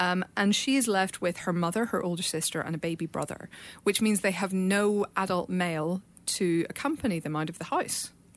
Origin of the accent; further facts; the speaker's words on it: Ireland; I'm a little bit proud because they're Irish. I'm Irish.